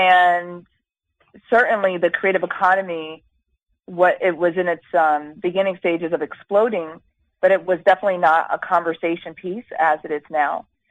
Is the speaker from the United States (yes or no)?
no; Jamaica; because I'm from Jamaica, as you know.